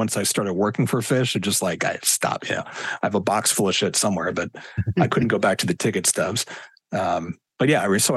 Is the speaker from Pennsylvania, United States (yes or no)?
yes; Philadelphia, Pennsylvania, United States; And I grew up in Philly.